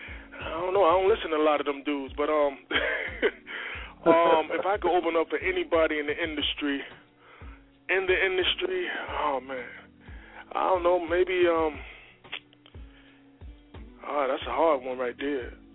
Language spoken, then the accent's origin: English; Dorchester, Massachusetts, United States; moved away; also born or lived in South Carolina; Well, I'm originally from Dorchester, Massachusetts.